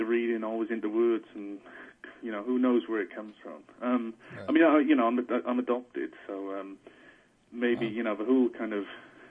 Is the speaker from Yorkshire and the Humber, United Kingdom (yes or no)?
no; Wales, United Kingdom; now in Bristol, United Kingdom; I was born and raised in South Wales.